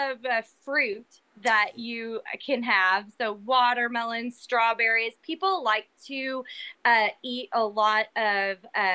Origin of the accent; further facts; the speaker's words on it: Illinois, United States; now in Odessa, United States; Yeah, I'm from Illinois, and currently I live in Odessa, Texas